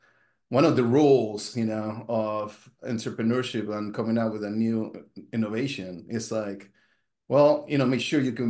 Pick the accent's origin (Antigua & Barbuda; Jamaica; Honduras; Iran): Honduras; now in United States; And I'm from Honduras. We never heard about peanut allergens back when I was home.